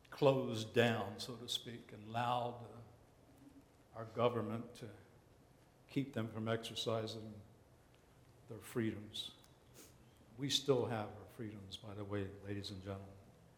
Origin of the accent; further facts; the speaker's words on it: United States; as an American, I don't like those kind of things.